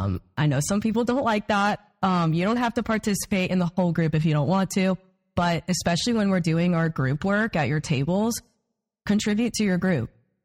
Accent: River Ridge, Louisiana, United States; Sure. So I grew up in River Ridge, and I went to St. Matthew all my life.

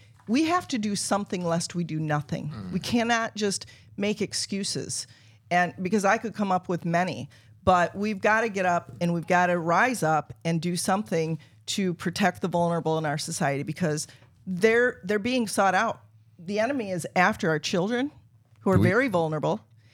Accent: Michigan, United States; now in Naples, United States; I'm from the communist state of Michigan originally. And I was so happy to get out of there.

